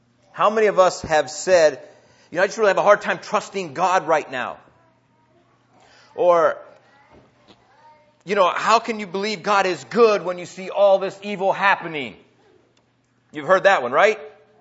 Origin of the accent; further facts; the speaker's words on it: Iowa, United States; And I grew up in Iowa, and in Iowa, everybody likes the Hawkeyes because there's no professional sports there